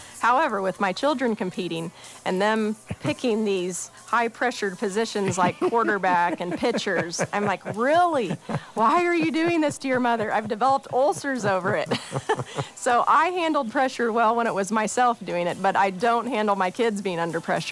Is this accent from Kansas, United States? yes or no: yes; Junction City, Kansas, United States; it was at Junction City, Kansas. He was from my hometown too